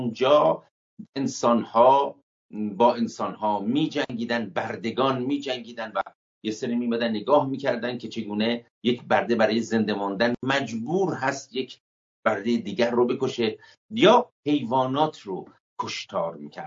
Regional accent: Iran; ما که ایرانی هستیم میتونیم زبانهای به هر حال مختلفی داریم و دینهای متفاوتی میتونیم داشته باشیم،

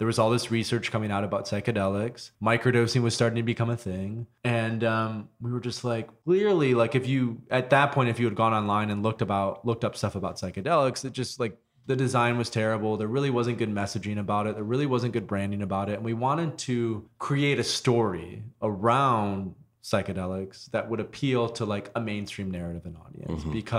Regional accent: Grand Rapids, Michigan, United States; I grew up in West Michigan in a city called Grand Rapids. It's quiet, it's conservative, more traditional, small town Midwest.

